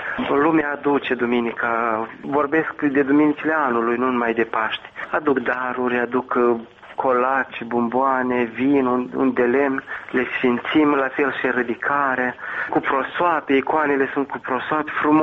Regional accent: Moldova; noi venim din Moldova și ne trezim într-o lume care este foarte, foarte materializată.

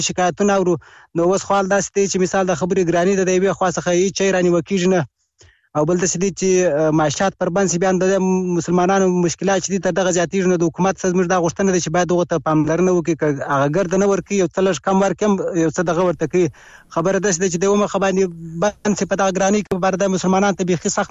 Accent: Helmand, Afghanistan; زه د هلمند ولایت اوسیدونکی یم

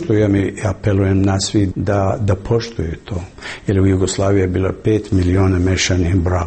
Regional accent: Bosnia & Herzegovina; Ja kao Bosanac, građanin ove zemlje, nemam prava da kandidujem za član predsjedništva.

